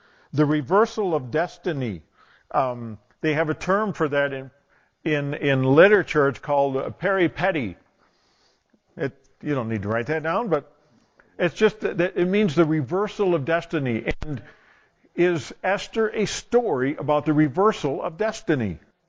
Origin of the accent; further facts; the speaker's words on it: DeMott, Indiana, United States; born there; also born or lived in Wisconsin / Michigan; I was born in DeMott, Indiana. Then I moved to Highland, Indiana. Then I moved to Vernonwood, Wisconsin. Then I moved to Marquesan, Wisconsin. Then I moved to Big Rapids, Michigan. Then I moved to Grand Rapids, Michigan.